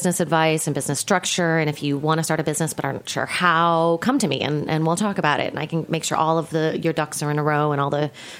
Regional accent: Midwest, United States; but I'm a Midwesterner, and I want to say, like, we had, my mother was a single mother. We ate a lot of fast food when I was growing up.

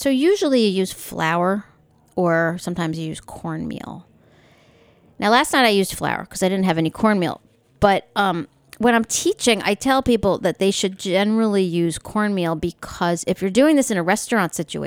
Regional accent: New York, United States; like I grew up on Long Island, and we would eat a lot of steamers, which are softshell clams

